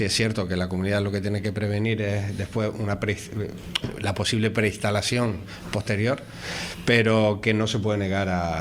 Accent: Los Realejos, Canary Islands, Spain; now in Santa Cruz de Tenerife, Spain; Bueno, soy de Realejo, pero vivo en Santa Cruz.

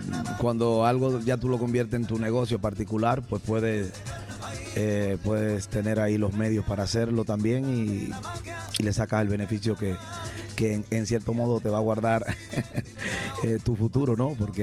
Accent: Cuba; Cogíamos una tamborita, una guitarra, un bongo, cualquier cosa, y hacíamos música en directo. Y en Cuba, tradicionalmente, siempre también

